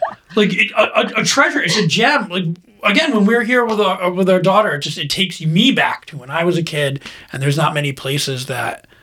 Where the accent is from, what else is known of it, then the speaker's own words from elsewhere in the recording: Pennsylvania, United States; I grew up in Wayne County, and there was an old drive-in there in Honesdale when I was growing up.